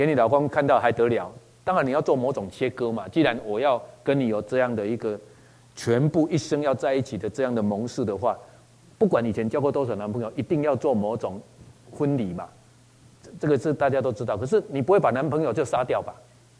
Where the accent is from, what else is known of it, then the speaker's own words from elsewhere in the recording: Taiwan; 那你看，我们台湾人拜拜的，对基督徒来讲，其实已经多元了啦。